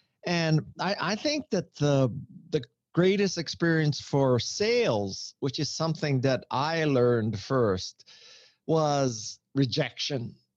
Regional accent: Honolulu, Hawaii, United States; I grew up in Honolulu, Hawaii. I went to a college prep school. I come from a lower middle class family in Hawaii.

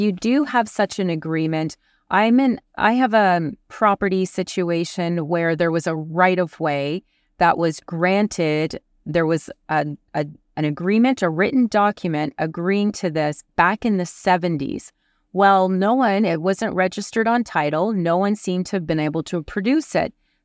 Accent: Ontario, Canada; I know I'm originally from Ontario

